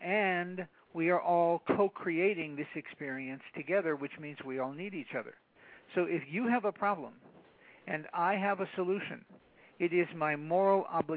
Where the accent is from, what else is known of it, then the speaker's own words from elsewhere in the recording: Detroit, Michigan, United States; I come from Polish Catholic Southwest Detroit